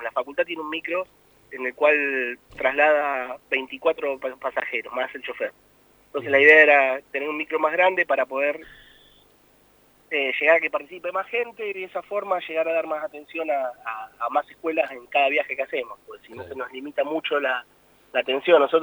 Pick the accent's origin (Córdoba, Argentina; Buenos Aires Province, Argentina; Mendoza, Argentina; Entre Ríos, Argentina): Buenos Aires Province, Argentina; Bahía Blanca; moved away as an adult; now in La Plata, Argentina; Platense por adopción porque soy de Bahía Blanca.